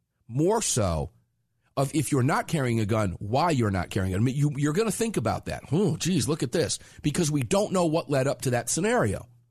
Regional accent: Florida, United States; moved away; from the state of Georgia, for example, as I came from Florida. And when I relocated in 05, I hated it.

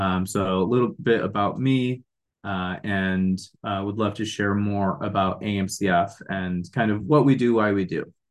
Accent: Michigan, United States; also born or lived in San Francisco Bay Area, United States; now in Tampa, United States; currently live in Tampa Bay. Prior to this, I lived in the San Francisco Bay Area for 10 years and was born and raised in Michigan.

